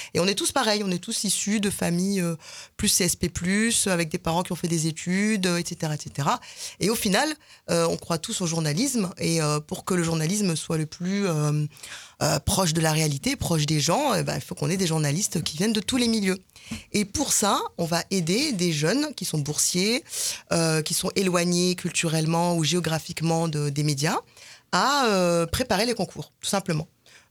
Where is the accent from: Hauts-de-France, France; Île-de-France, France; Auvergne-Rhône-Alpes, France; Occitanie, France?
Hauts-de-France, France; Amiens; Alors moi, je suis originaire d'Amiens, pour tout dire.